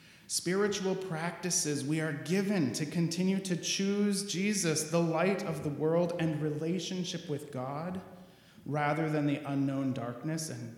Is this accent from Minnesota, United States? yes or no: yes; Minneapolis, Minnesota, United States; Minneapolis is my hometown, and it's again waiting in fear and in hope for the outcome of this trial.